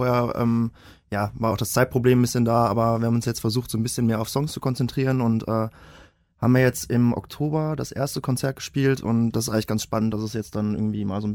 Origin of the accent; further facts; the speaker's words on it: Dortmund, North Rhine-Westphalia, Germany; also wir haben da unseren Proberaum in Lüdenscheid Nord kennt man ja so als Dortmunder.